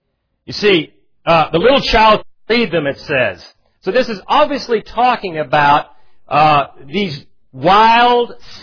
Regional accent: United States; also born or lived in Soviet Union; And, I'm an American, we're going to have a turkey.

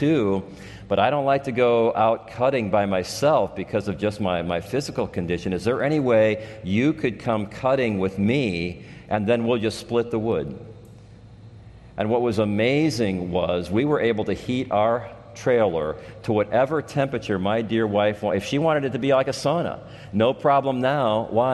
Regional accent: Gary, Indiana, United States; Now, I grew up in Gary.

